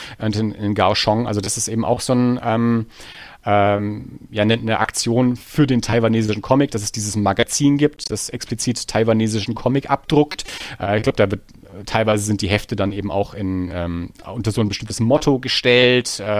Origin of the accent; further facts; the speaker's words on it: Erlangen, Bavaria, Germany; Das heißt, wir sind beide aus Erlangen, München ist nicht so weit weg